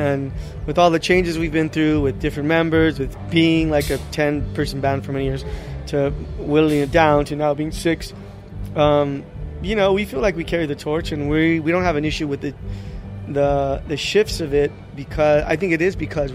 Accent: Los Angeles, California, United States; because I'm a Chicano from Boyle Heights who goes anywhere I want. And when I meet kids where I grew up

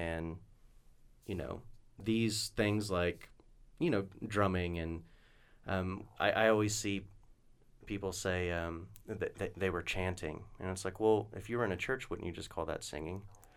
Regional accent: Oklahoma, United States; No, and you know, I'm from Oklahoma, and there are towns, you know, 45-minute drive from my home where the high school mascot is the Savages.

